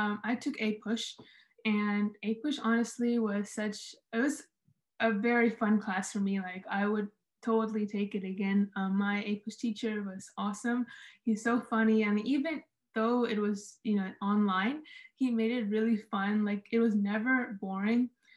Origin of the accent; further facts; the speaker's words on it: United States; for me, like I'm an American citizen, so I wanted to learn more about our history